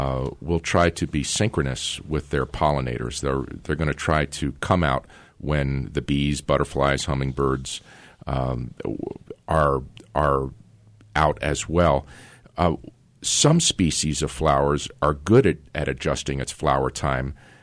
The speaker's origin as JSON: {"language": "English", "town": "Acton", "region": "Massachusetts", "country": "United States", "tie": "born or raised there", "said": "Richard, I grew up in Acton, Mass, spent a lot of time in Concord at Walden Pond and also the Old North Bridge"}